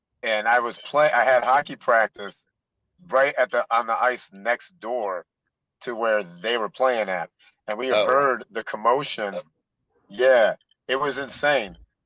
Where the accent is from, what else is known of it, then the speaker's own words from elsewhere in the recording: Kalamazoo, Michigan, United States; I'm from Kalamazoo, Michigan.